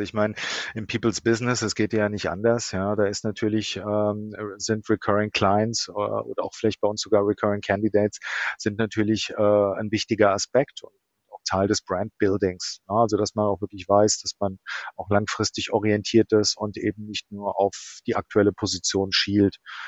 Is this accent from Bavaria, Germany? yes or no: no; Frankfurt, Hesse, Germany; als Frankfurter